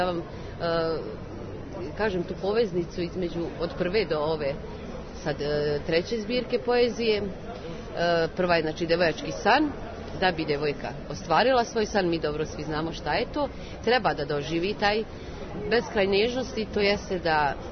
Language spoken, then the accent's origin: Serbian; Banja Luka, Republika Srpska, Bosnia & Herzegovina; Konkretno, evo recimo, dolazim iz Banja Luke, pa ću se osvrnuti na Banja Luku i na Republiku Srpsku